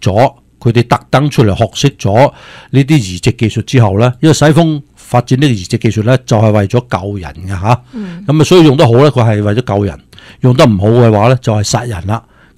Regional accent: China; 我哋中国人咧就有机会翻身啦。

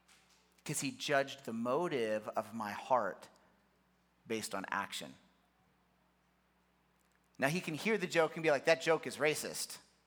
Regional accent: Kenya; I grew up in Africa. I'm in Kenya. All of my friends were black.

